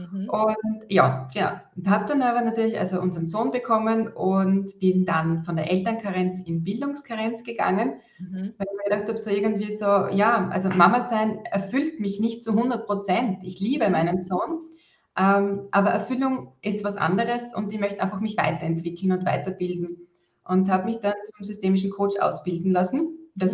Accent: Austria; Also ich komme aus Österreich, genau. Das hört man wahrscheinlich eher an der Sprache.

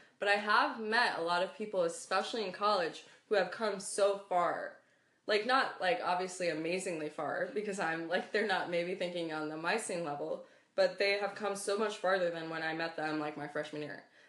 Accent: New England, United States; I'm from the Northeast, like, New England area, so, like, I was always exposed to, like, a lot of different cultures and stuff like that.

